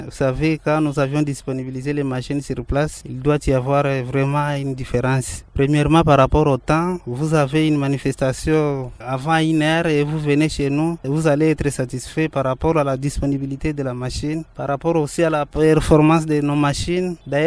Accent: Maniema, DR Congo; Et surtout ici chez nous, au Maniema, nous n'avons pas de route.

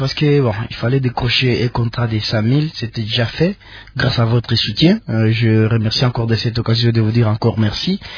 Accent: North Kivu, DR Congo; first language Kinande; French is a second language; 70% l'anglais, peu de swahili, peu de français, une chanson à ma langue maternelle, l'Ekinande.

